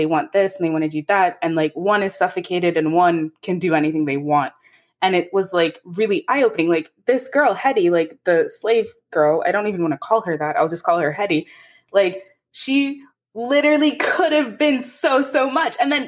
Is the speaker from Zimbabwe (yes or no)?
yes; Zimbabwe; now in United States; So like, I'm from Zimbabwe.